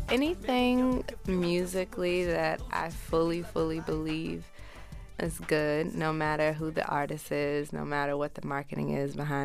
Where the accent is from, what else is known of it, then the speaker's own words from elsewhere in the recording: Houston, Texas, United States; Growing up in Houston, having bounce music sort of just be in the fabric of my Houston childhood.